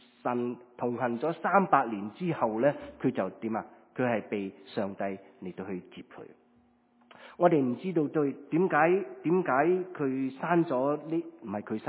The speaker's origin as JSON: {"language": "Chinese", "country": "China", "said": "犹太人和我们中国人都有类似的地方"}